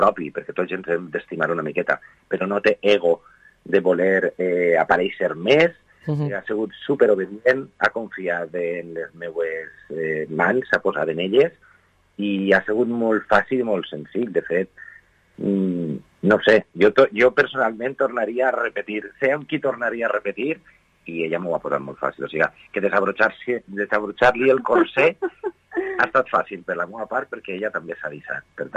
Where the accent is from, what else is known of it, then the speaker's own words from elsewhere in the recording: Vila-real, Valencian Community, Spain; jo soc de poble, a mi se m'omple la boca dient que soc de Vila-real, que per més gran ciutat o xicoteta ciutat que som, no deixem de ser un poble